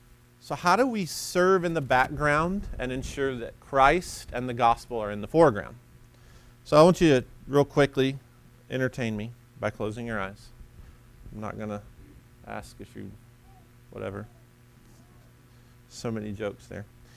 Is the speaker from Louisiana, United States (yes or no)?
no; Alabama, United States; I grew up in Alabama. Everyone's saved, literally.